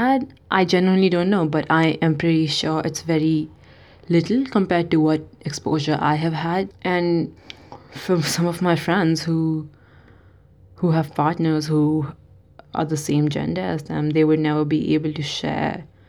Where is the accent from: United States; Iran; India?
India; I grew up in India